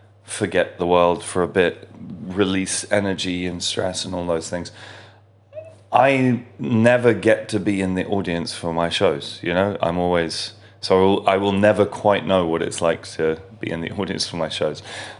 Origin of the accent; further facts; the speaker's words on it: England, United Kingdom; I mean, I am English, I get that.